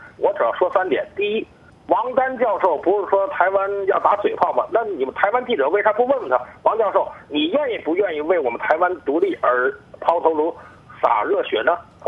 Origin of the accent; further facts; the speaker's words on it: China; 我作为大陆人